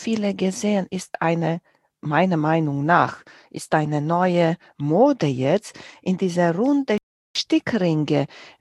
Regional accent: Romania; Ich bin groß geworden in Rumänien und wir hatten auch ganz viel

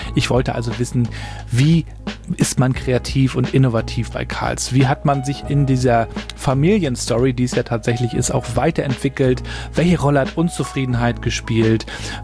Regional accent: Rostock, Mecklenburg-Vorpommern, Germany; Ich habe das natürlich als Rostocker miterlebt, wie Karls auch entstanden ist.

